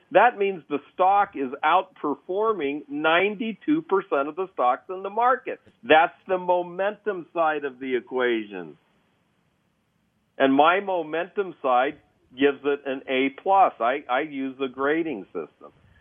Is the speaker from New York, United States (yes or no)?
no; California, United States; he asked where we were from, and we said, we're from California.